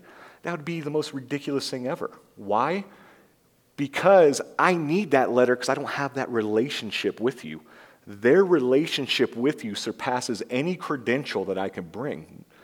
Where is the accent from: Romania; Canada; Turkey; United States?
United States; the South; Yeah, I know Wayne. I'm from the South. Don't hate me.